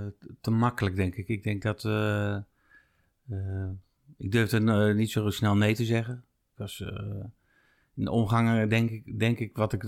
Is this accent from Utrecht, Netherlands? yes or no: yes; Utrecht, Netherlands; Ik ben niet geboren in Kanaleiland. Ik ben geboren in Witte Vrouwen.